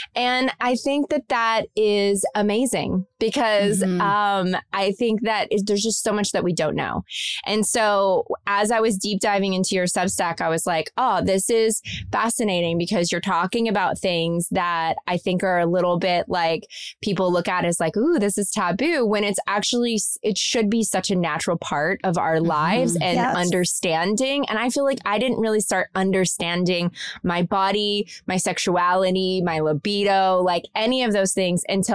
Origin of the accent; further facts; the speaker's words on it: Kentucky, United States; I'm from Kentucky, I grew up in a small town